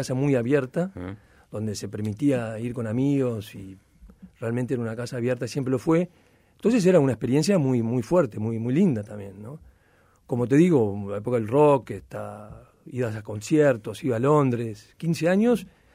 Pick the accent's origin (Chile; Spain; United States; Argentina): Spain; Madrid, Community of Madrid; born there; Mi padre era diplomático y estuvo muchos años en Madrid, nacimos ahí, somos